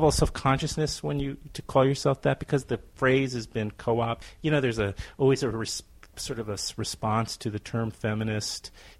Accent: New York, United States; I'm New York, but I've been...

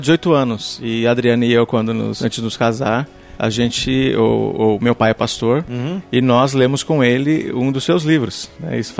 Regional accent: Paraná, Brazil; now in São Paulo, Brazil; eu sou paranaense, mas sou paulistano há quase 30 anos.

